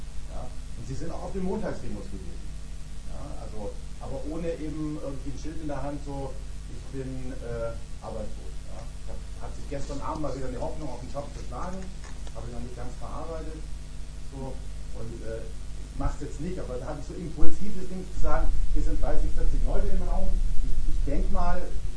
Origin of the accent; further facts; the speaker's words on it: Halle, Saxony-Anhalt, Germany; Ich bin Arbeitsloser, ja, und ich komme nun aus Halle